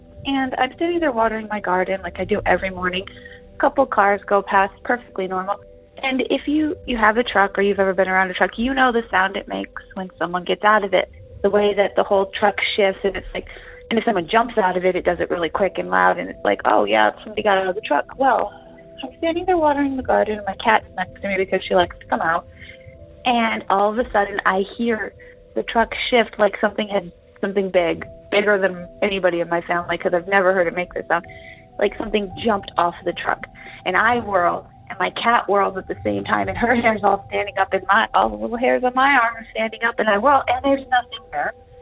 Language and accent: English; Idaho, United States; I'm from Idaho.